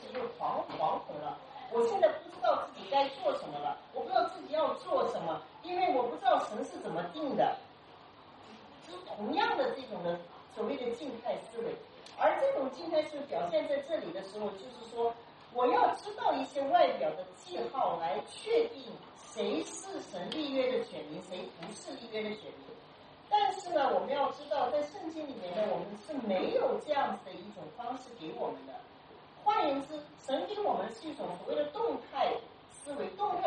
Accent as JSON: {"language": "Chinese", "country": "China", "said": "就我们中国人不受逻辑的训练"}